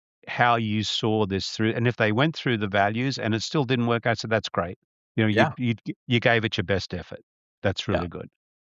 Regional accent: Australia; when we grew up in Australia, but I don't know whether it was just Australia.

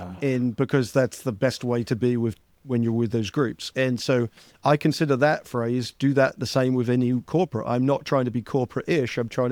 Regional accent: England, United Kingdom; Like this, me growing up as English, it's like, no, it was sport is community driven first.

